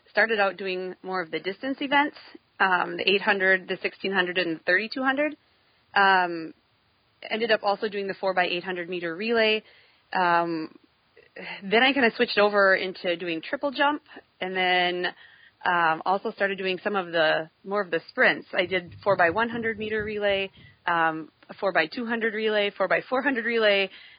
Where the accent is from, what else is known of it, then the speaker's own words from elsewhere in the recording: Elkhart Lake, Wisconsin, United States; It actually ended up being in my hometown where I went to high school at Elkhart Lake, Wisconsin.